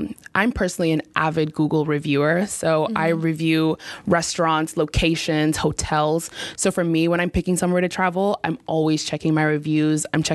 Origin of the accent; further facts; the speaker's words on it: Zimbabwe; I'm from Zimbabwe. I'm a graduate student in AUP, and I'm currently studying global communications.